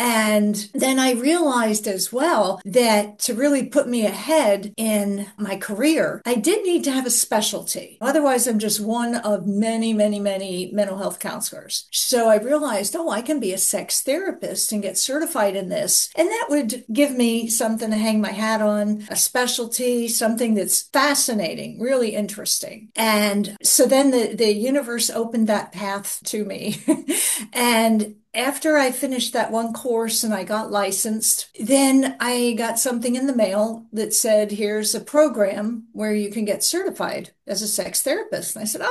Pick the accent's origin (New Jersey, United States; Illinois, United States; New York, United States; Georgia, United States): New Jersey, United States; now in Florida, United States; I came to Florida from New Jersey